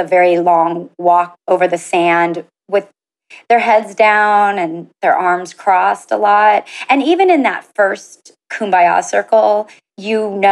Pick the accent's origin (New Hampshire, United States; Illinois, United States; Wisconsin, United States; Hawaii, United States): Hawaii, United States; And as a Hawaiian Filipino, we say, however you ride the wave, you've surfed that wave.